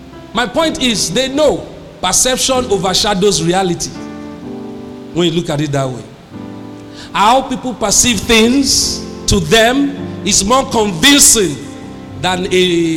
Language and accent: English; Lagos, Nigeria; I've never seen any shop growing up in Lagos.